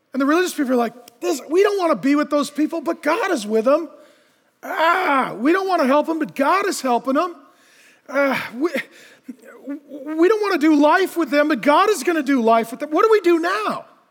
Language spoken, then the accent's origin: English; Ireland; Being Irish is not my thing. It's just part of my tradition. It's something that I inherited, but it's not a big thing to me.